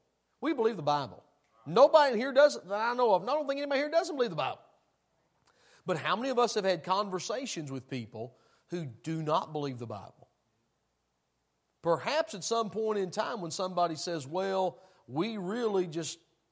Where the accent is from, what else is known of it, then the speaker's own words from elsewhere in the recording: Tennessee, United States; I know I'm from Tennessee, but I know that much.